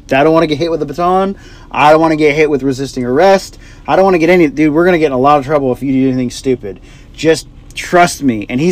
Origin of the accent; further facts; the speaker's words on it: New York City, New York, United States; I grew up in the Bronx my whole life. I ain't never been in cuffs.